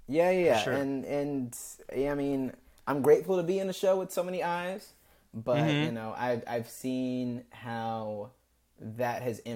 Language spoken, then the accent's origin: English; Georgia, United States; Well, I grew up in Georgia. Southern boy.